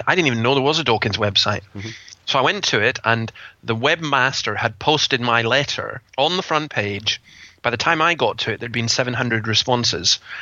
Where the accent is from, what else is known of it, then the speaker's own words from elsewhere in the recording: Scotland, United Kingdom; So I'm Scottish, and there's a word we use called throne.